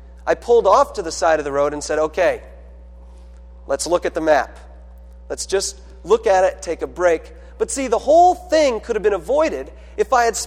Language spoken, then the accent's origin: English; California, United States; After all, I'm from California, but my family lived about 3 hours away from the beach.